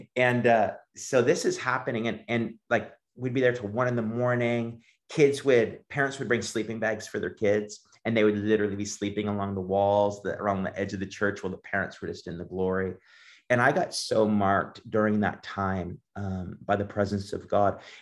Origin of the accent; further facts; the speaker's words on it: East Coast, Canada; I'm from Canada originally, from the East Coast.